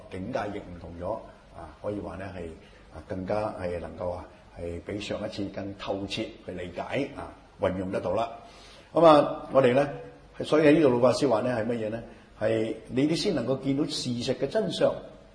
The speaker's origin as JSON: {"language": "Cantonese", "country": "China", "said": "我哋中国人讲天性"}